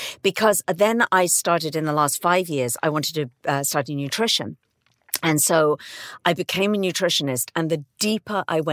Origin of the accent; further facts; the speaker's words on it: England, United Kingdom; Okay, so I am from England. Yes. Obviously, the south of England.